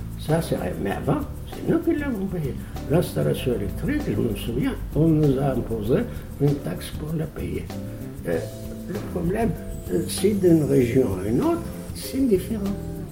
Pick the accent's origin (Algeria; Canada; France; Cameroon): Algeria; chez nous, en Algérie